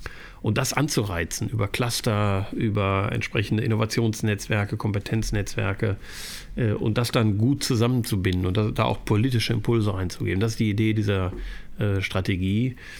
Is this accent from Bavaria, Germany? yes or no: no; North Rhine-Westphalia, Germany; Ich bin ja Westfale und arbeite erst seit 5 Jahren in Düsseldorf.